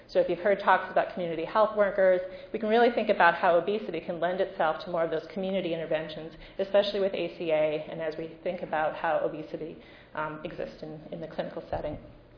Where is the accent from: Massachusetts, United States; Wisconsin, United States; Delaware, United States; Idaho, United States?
Wisconsin, United States; I'm from Wisconsin, but I'm a fast talker. So folks sometimes think I'm from Manhattan or somewhere else